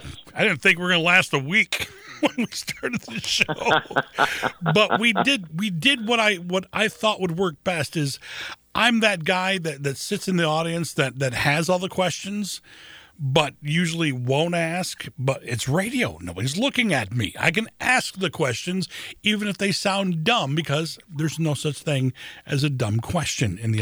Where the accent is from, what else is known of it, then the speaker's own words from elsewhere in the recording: Lansing, Michigan, United States; My hometown in Lansing, of course, the station where Brock and I started this thing 16 years ago